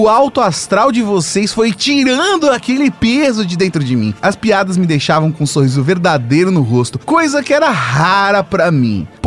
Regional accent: Paranavaí, Paraná, Brazil; sou de Paranavaí, no Paraná

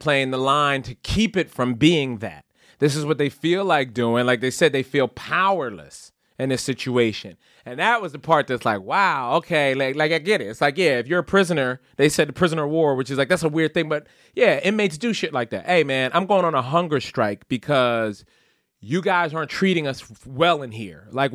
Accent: New York, United States; Straight New York. I'm from New York, son.

